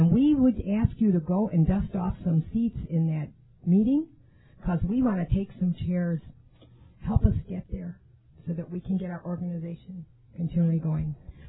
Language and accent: English; Philippines; And I'm not prejudiced to the Spanish because I'm Filipino.